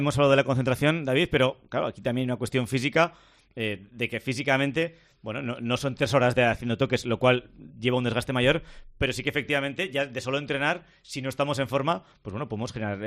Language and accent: Spanish; Navarre, Spain; Somos navarros